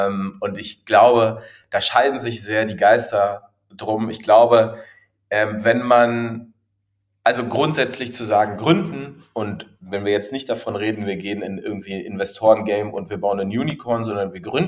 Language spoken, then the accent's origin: German; Berlin, Germany; 35 Jahre alt mittlerweile, geboren, aufgewachsen in Berlin